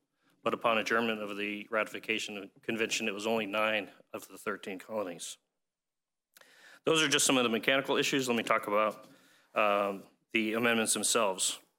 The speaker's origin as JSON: {"language": "English", "town": "Newberry", "region": "Florida", "country": "United States", "said": "I'm from Newberry, Florida. I'm a 10-year city commissioner of a very small agricultural mining town on the western edge of Alachua County, population of about 8,500 people."}